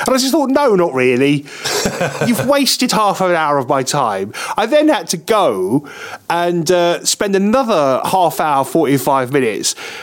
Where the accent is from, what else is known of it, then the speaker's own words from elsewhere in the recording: United Kingdom; And because I'm British